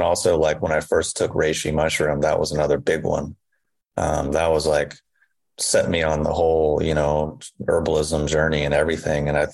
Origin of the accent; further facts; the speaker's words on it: Indiana, United States; also born or lived in Kentucky; at least where I grew up in Indiana and in Kentucky